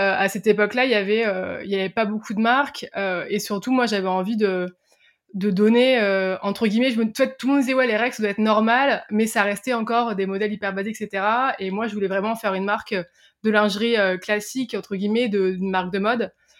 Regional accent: Hauts-de-France, France; moi, je viens de Picardie, j'étais pas tout dans des grands lycées parisiens, je viens vraiment... entre guillemets, de la campagne profonde française.

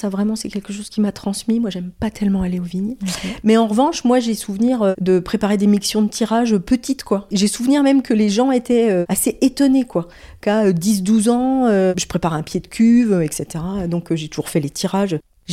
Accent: Avize, Grand Est, France; J'ai grandi ici, j'ai grandi à Avize. Je suis allée à l'école à Avize, je suis allée au collège à Avize, je suis allée au lycée à Épernay, je suis allée à la fac à Reims.

